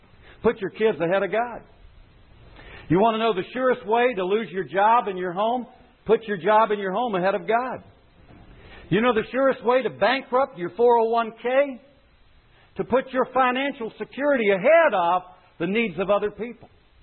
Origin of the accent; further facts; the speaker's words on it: Myrtle Beach, South Carolina, United States; born or raised there